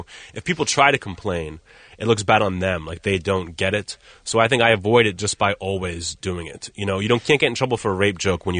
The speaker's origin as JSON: {"language": "English", "country": "United States", "said": "Because I'm an American coming in and making fun of them, that it wasn't the same."}